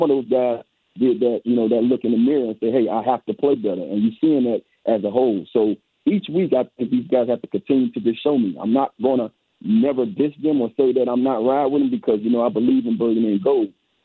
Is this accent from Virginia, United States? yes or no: no; Missouri, United States; I'm from Missouri, and they have to show me